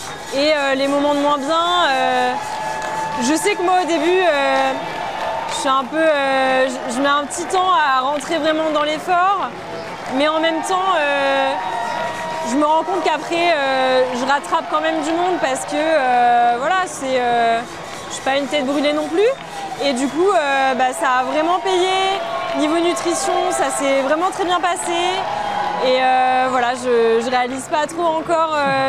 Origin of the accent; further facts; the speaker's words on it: Provence-Alpes-Côte d'Azur, France; Et en fait, j'ai grandi dans le Mercantour, donc j'ai toujours beaucoup aimé la montagne.